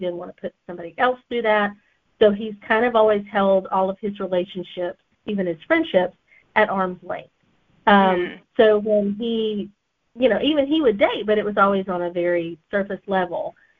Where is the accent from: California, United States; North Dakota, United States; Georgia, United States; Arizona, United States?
Georgia, United States; And they have regional offices all over Georgia. And one of those is in my hometown.